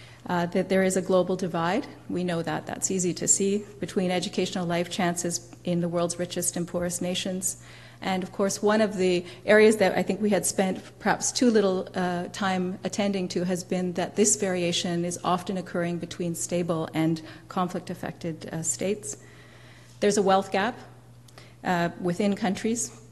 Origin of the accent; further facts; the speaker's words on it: Canada; I'm a Canadian